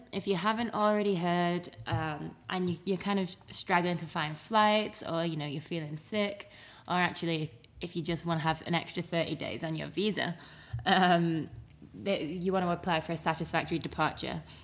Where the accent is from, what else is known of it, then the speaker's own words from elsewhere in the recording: United Kingdom; because I am British and I have no power in this country